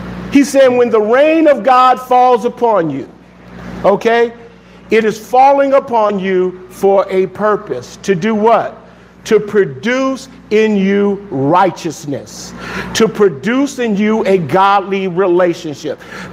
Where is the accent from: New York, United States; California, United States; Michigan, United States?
California, United States; Los Angeles; I grew up in South Central LA. I got robbed by knife point when I was in the 7th grade.